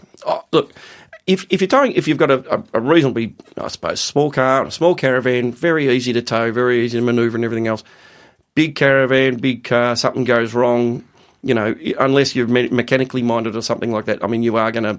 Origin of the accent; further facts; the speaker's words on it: Victoria, Australia; And when I explained to the police officer that I was from Victoria, he was having nothing of it.